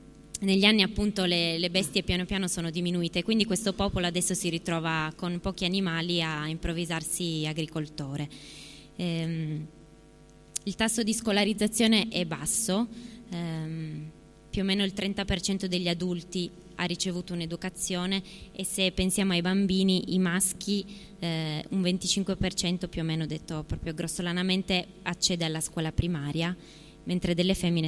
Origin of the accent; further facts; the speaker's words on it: Turin, Piedmont, Italy; sono di Torino